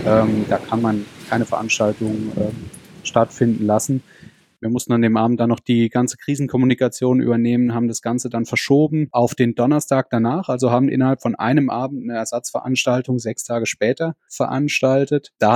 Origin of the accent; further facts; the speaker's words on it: Rhineland-Palatinate, Germany; accent: Palatinate dialect; Ich wäre mal müde, wenn ich zu arg ins Pelsische abzurutsche. Ja, jetzt wieder zurück ins Hochdeutsche.